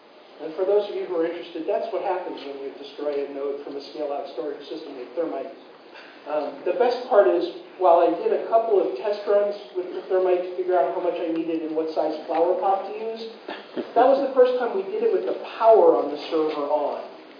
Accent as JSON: {"language": "English", "region": "New York", "country": "United States", "said": "I am from New York. Raising your hand is way too polite."}